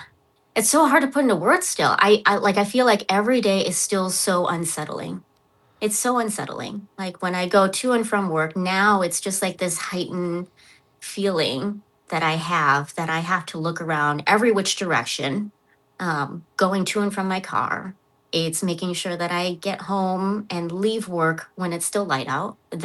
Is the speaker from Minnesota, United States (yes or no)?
yes; Minnesota, United States; Like when I answer, I'm born and raised in Minnesota, that answer is not going to be good enough for some people.